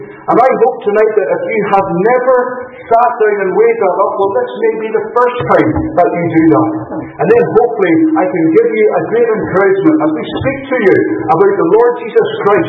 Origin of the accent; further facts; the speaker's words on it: Northern Ireland, United Kingdom; moved away as an adult; now in Fife, United Kingdom; always lived in Drummond. My son is growing up with a decidedly more Fife accent than I am. But I was born and raised in Northern Ireland. I moved across here in 2001 when I got married. So I have been here nearly 16 years now. But supposedly I still haven't lost the Irish accent.